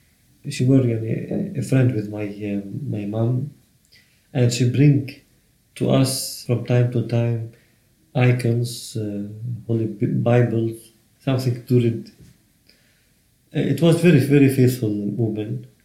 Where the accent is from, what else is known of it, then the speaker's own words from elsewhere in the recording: Maskenta, Lebanon; English is a second language; I was born in this village, Maskenta, and we don't have any car in the house to go anywhere.